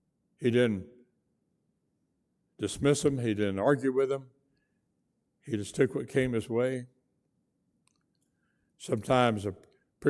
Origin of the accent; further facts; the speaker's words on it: San Antonio, Texas, United States; I'm from San Antonio. We can say San Antonio.